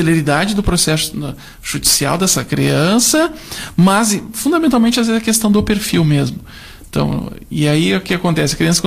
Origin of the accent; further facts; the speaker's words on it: Lavras, Minas Gerais, Brazil; Eu sou de Lavras